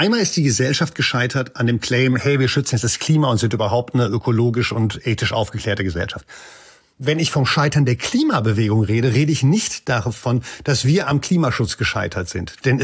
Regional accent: Frankfurt, Hesse, Germany; Und Frankfurt FFF, immer stabil, meine alte Heimatstadt.

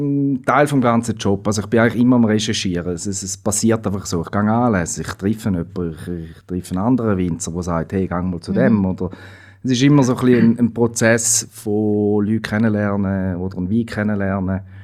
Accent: Switzerland; bei uns in der Schweiz

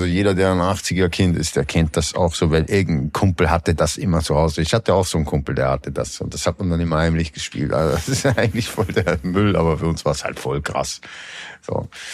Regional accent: Austria; bei uns in Österreich

